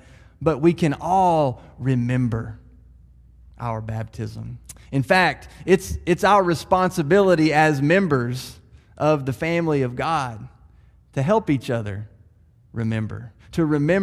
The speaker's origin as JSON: {"language": "English", "town": "Murfreesboro", "region": "Tennessee", "country": "United States", "tie": "born there", "said": "I was born on August 1st, 1977, at 8:21 a.m. at the old Rutherford County Hospital, right here in Murfreesboro"}